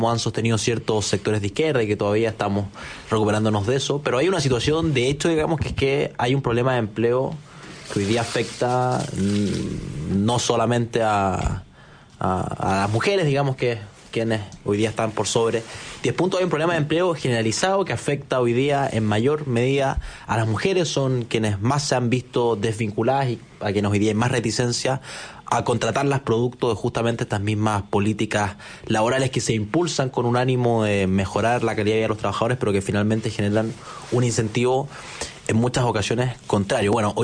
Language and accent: Spanish; Araucanía, Chile; Yo que soy de la Araucanía